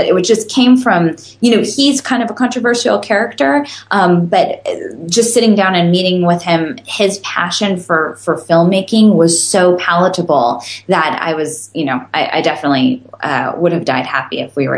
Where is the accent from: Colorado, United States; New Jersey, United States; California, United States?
California, United States; Santa Cruz; I was born and raised in Santa Cruz.